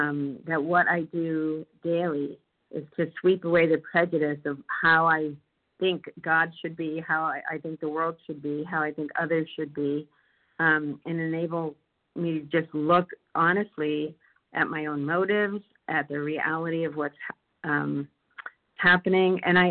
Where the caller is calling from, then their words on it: Massachusetts, United States; I'm calling from Massachusetts.